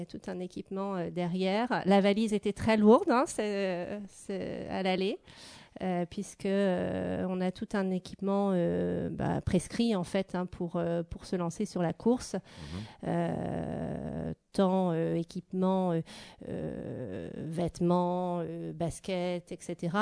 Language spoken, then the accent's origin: French; Centre-Val de Loire, France; alors je suis originaire du Loiret.